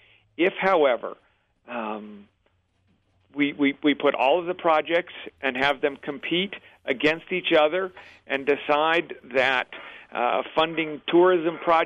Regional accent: Pennsylvania, United States; I recall growing up in Pennsylvania, we would go down to Maryland to buy clothes

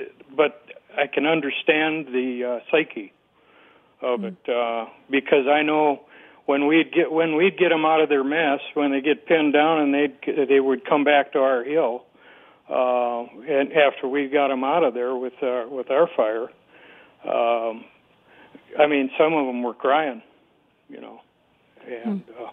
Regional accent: Mobridge, South Dakota, United States; Yeah, I'm originally from Mobridge.

